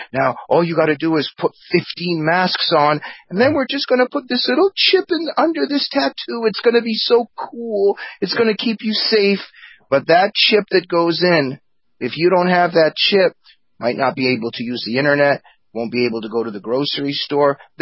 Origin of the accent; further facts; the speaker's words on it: United States; Well, look, you know, my parents escaped the Soviet Union. I was growing up in the West. I was growing up in the United States